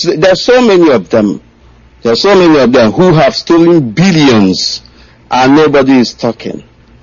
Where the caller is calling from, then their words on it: London, United Kingdom; And I'm calling from London.